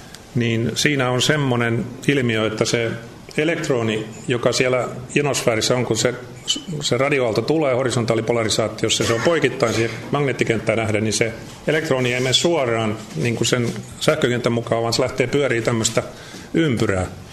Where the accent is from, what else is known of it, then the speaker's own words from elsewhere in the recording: Netherlands; now in Finland; kun muutimme Hollantiin, että mä synnyin Suomessa ja olin täällä ensimmäisen vuoden kansakoulussa. Siitä pikkusen tämä suomen kieli on sitten säilynyt. Ja sitten muutettiin Hollantiin. Siellä mä olin 18 vuotta